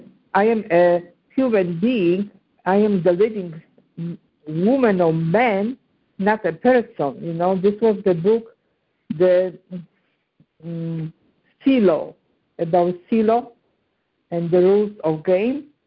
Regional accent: Illinois, United States; Okay. I am from Illinois.

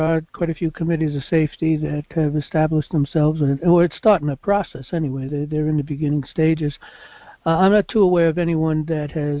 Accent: New York City, New York, United States; I mean, I come from New York City, and New York City is very, very heavily Democrat.

